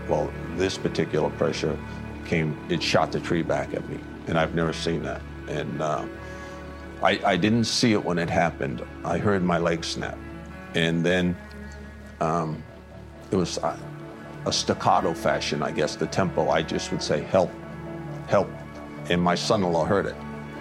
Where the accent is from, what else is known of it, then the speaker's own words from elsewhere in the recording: Providence, Rhode Island, United States; born there; I was born in Providence, Rhode Island.